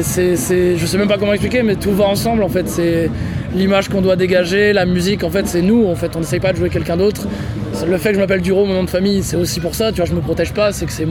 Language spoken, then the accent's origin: French; Château-Gontier, Pays de la Loire, France; on sait d'où on vient, tu vois, on vient de Château-Gontier, donc faut savoir d'où tu viens